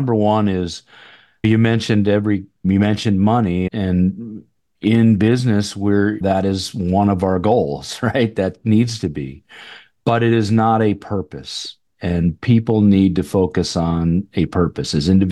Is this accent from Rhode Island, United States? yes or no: no; New York, United States; I started in municipal government, as you mentioned, actually in my hometown in upstate New York, as a temporary worker and in the field.